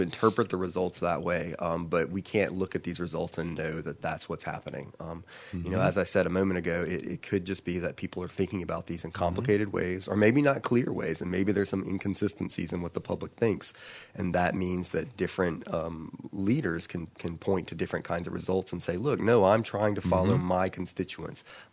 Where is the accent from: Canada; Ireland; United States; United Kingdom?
United States; Baton Rouge, Louisiana; I grew up in Baton Rouge, Louisiana. I've spent the majority of my life here.